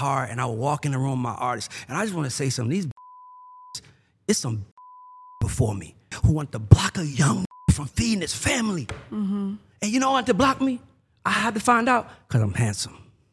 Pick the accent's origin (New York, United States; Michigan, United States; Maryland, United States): New York, United States; Bronx; also born or lived in Atlanta; So, right, I'm really from the Bronx. The only reason why I say I'm from Atlanta the way I do is because you don't walk in College Park and say my name and they don't say we know him.